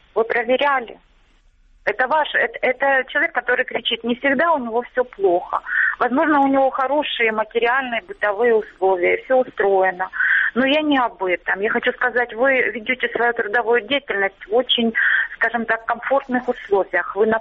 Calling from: Luhansk Oblast, Ukraine; Луганщина.

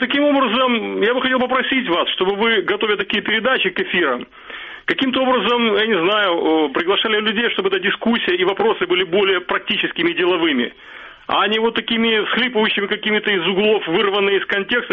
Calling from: Kyiv, Ukraine

